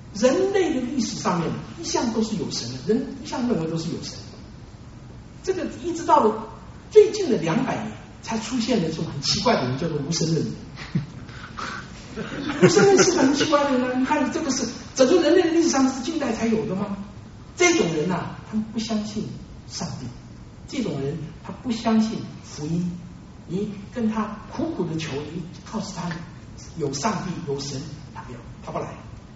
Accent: Taiwan; moved away as an adult; now in United States; 我三十四年前从台湾到美国来的时候，我妈妈帮我整理行李，她知道我要到美国的密西根州啊去留学

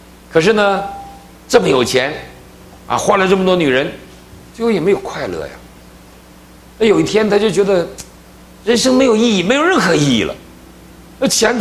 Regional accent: Northeast China, China; 那要我们东北人大嘴巴子打死你

